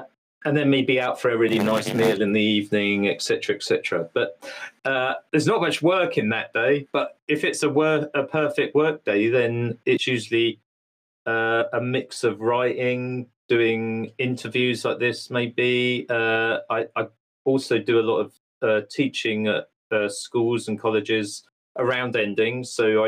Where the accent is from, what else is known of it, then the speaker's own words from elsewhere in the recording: United Kingdom; moved away as an adult; now in Sweden; Well, I'm British, but I live in Sweden. I've been living here for 6 years. I'm actually a Swedish citizen now.